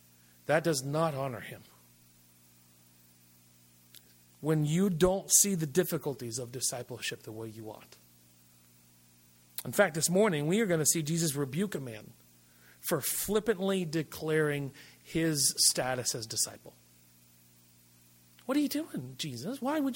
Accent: United States; After all, I'm an American. We don't tend to lack all that much.

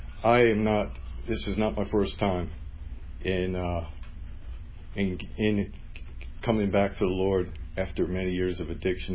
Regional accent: New Jersey, United States; I'm 59 years old, and I'm from New Jersey.

